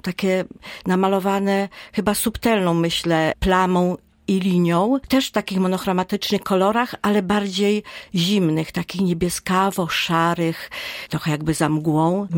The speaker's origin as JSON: {"language": "Polish", "town": "Rzeszów", "region": "Subcarpathian Voivodeship", "country": "Poland", "tie": "born or raised there", "said": "Moje dzieciństwo to Rzeszów, ale nie tylko, bo piękne Podkarpacie, okolice Szczyrzowa, skąd pochodzi moja mama."}